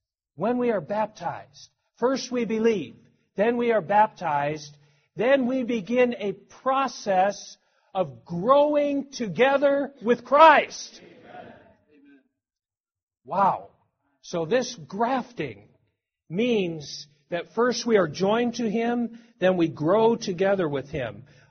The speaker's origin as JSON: {"language": "English", "region": "Washington", "country": "United States", "said": "I come from Washington. We grow apples there."}